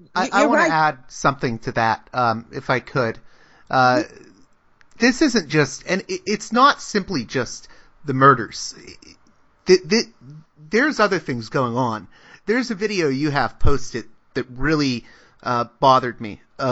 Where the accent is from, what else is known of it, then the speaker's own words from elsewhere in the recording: Pittsburgh, Pennsylvania, United States; I know I'm an outsider because I'm from Pittsburgh